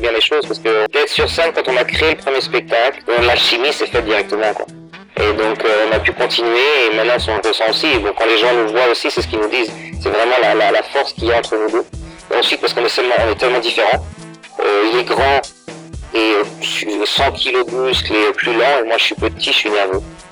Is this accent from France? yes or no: yes; Brittany, France; now in Stockholm, Sweden; moi je suis de Bretagne, de France.